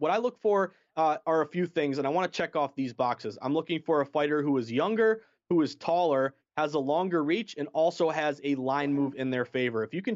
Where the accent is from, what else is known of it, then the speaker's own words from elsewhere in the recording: Boston, Massachusetts, United States; Anyone who knows me, I'm a Bostonian. I'm from Massachusetts. Take a lot of pride in that.